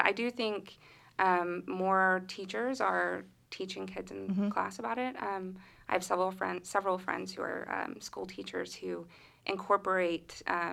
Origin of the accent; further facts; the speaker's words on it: Seminole, Oklahoma, United States; Growing up in Seminole, you know, there is a big Native American population.